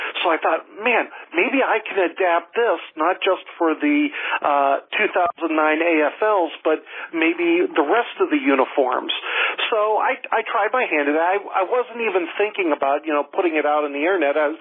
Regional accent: Pennsylvania, United States; I grew up in Pennsylvania, and my dad is still, to this day, a season ticket holder for the Pittsburgh Steelers.

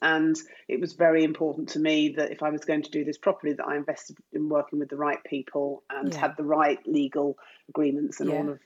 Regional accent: Tunbridge Wells, South East England, United Kingdom; she is going to be launching with in my hometown of Tunbridge Wells. So she's going to be in Kent.

